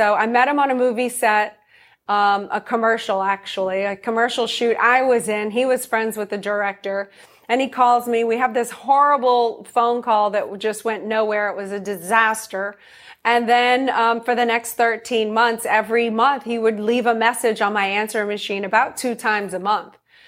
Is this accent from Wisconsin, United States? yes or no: no; New Orleans, Louisiana, United States; And I'm from New Orleans, so there's that.